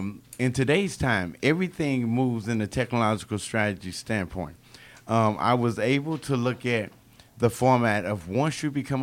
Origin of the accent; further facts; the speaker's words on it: St. Louis, Missouri, United States; now in Atlanta, United States; I'm originally from St. Louis, Missouri.